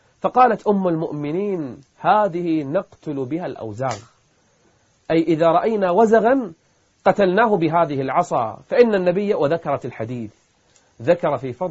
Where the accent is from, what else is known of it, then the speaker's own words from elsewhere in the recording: Kuwait; accent: Kuwaiti; أو إحنا بلهجتنا الكويتية نسميه البرعصي